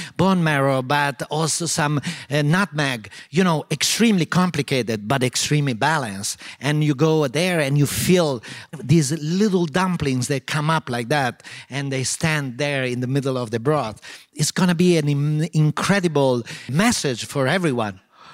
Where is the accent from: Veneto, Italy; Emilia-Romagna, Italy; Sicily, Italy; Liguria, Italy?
Emilia-Romagna, Italy; Modena; English is a second language; Of course. I grew up in Modena.